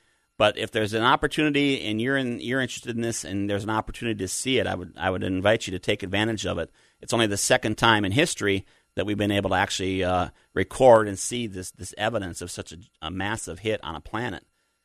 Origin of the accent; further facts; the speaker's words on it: Minnesota, United States; now in Florida, United States; I grew up in Minnesota and grew up watching Apollo on one TV channel and Star Trek reruns on the other, and through a very long story I'll tell someday, I wind up here on Florida Space Coast